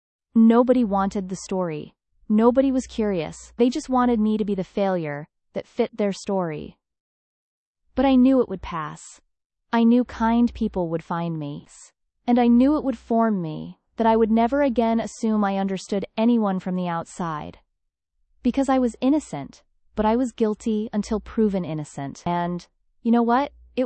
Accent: the South, United States; Well, I grew up in the South. I went to Sunday school.

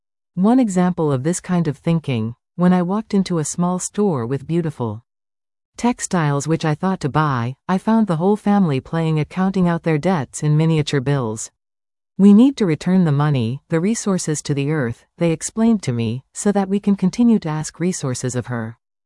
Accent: Lima, Peru; I grew up in Peru in the 1970s. Lima, its chaotic metropolis, was still alive with a deep imbalance, a colonial attunement to Europe and America that offered a blind eye and deaf ear towards the riches of the native culture.

